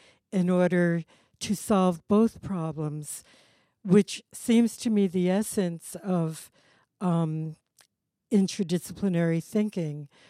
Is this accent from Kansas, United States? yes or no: no; New York, United States; Yes, I'm a New Yorker, bred and born